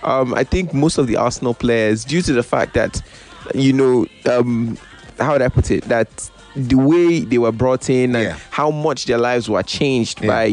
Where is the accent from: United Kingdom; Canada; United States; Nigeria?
Nigeria; You know, I'm Nigerian.